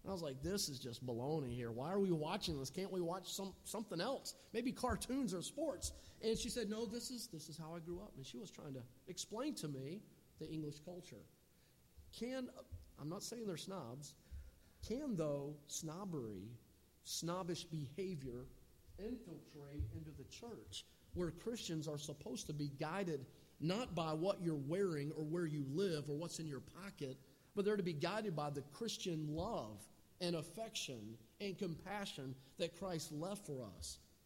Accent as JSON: {"language": "English", "town": "Greenville", "region": "South Carolina", "country": "United States", "tie": "born or raised there", "also_born_or_lived": "Winston-Salem, North Carolina", "said": "as I drove past growing up in Greenville, South Carolina, or Winston-Salem, North Carolina."}